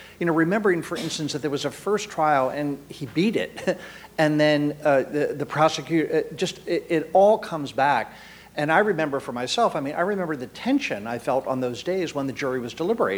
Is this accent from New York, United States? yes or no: no; Philadelphia, Pennsylvania, United States; As a Philadelphian, I read it. I've been reading your byline for 20 years